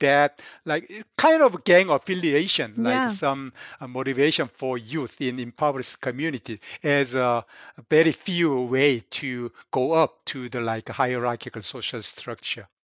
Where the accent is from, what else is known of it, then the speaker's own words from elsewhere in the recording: South Korea; English is a second language; now in United States; So I mentioned I came from Korea.